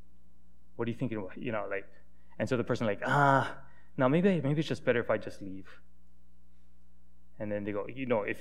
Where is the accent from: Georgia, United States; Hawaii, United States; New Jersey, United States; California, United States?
Hawaii, United States; Because I'm from Hawaii, so I use that as my out. I'm always on Hawaiian time, right?